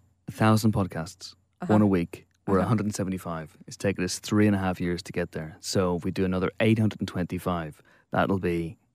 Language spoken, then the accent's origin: English; Ireland; So Helen, you and I hail from the Emerald Isle, okay?